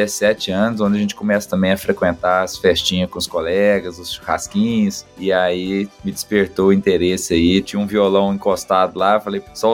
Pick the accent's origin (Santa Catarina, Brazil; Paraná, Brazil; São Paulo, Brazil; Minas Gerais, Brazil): Minas Gerais, Brazil; Lavras; Olha, eu sou do interior, sou de Lavras, né? Sul de Minas ali